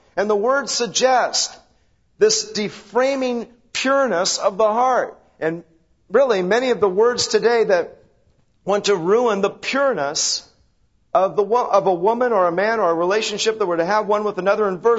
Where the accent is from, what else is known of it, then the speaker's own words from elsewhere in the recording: Rialto, California, United States; he always has a piece of wheat coming out because I'm from Rialto.